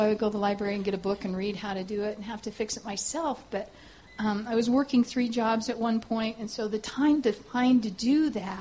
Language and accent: English; Colorado, United States; born there; also born or lived in Oregon; But I was born in Colorado, raised my kids in Oregon, so there's kind of a pattern there. I migrated from the cold to the mild, and I like the hot.